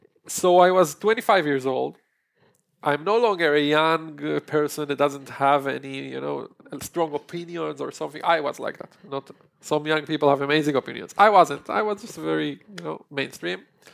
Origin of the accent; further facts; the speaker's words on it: Israel; English is a second language; that's how we grew up in Israel.